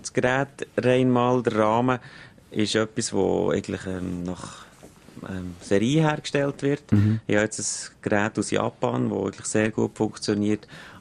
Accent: Frutigen, Bern, Switzerland; als Berner Oberländer, also ich bin zu Frutigen aufgewachsen

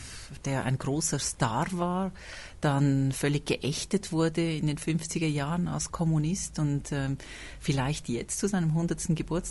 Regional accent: Lucerne, Switzerland; also ich bin auch in Luzern aufgewachsen

